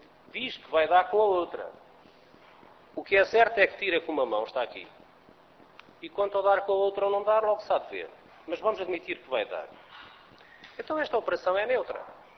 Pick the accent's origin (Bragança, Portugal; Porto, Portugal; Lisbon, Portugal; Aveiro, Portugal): Bragança, Portugal; Eu sou do distrito de Bragança.